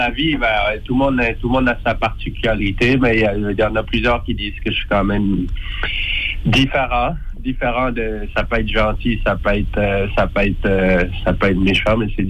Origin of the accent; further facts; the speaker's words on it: Acadia, Canada; Je viens de l'Acadie.